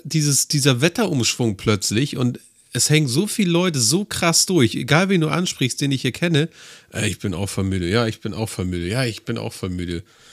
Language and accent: German; Hamburg, Germany; Ich bin geborener Hamburger, ja, tatsächlich.